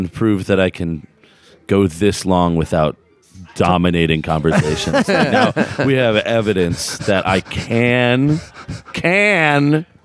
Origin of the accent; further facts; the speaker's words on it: Buffalo, New York, United States; I'm a child of the 80s. I'm right on the cusp of Gen X and Millennial. We call each other the Goonies. I'm from the suburbs of Buffalo, New York.